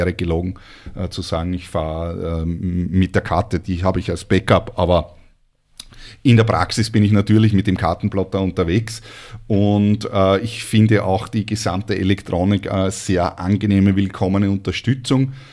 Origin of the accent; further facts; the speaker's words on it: Austria; Aufgewachsen bin ich ja in Österreich mit der Segeljolle auf dem See oder auf dem Fluss